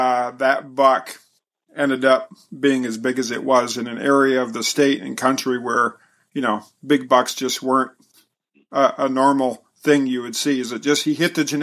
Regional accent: Michigan, United States; and I'm from Michigan. I remember covering that buck.

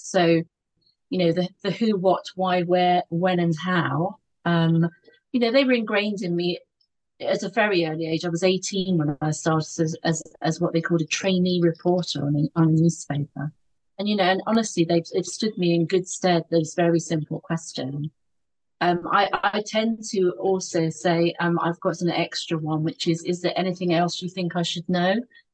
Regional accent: Eastbourne, South East England, United Kingdom; Oh, I worked for a number of newspapers in my hometown of Eastbourne and then across Sussex.

